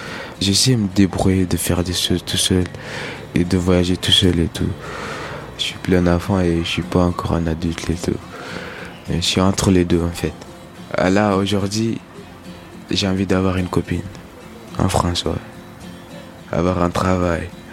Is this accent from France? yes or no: no; Senegal; j'ai 17 ans. J'ai grandi au Sénégal.